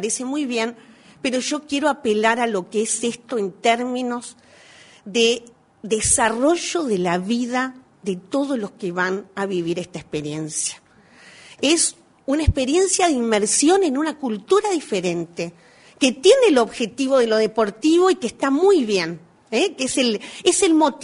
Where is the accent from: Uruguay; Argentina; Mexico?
Uruguay; también señalar la decisión del gobierno uruguayo, porque esto antes no pasaba en mi país.